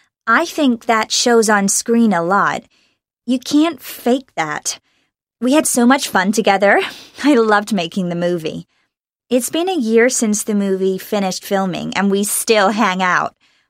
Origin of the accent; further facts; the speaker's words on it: United States; That's what everyone says, that I really sound American.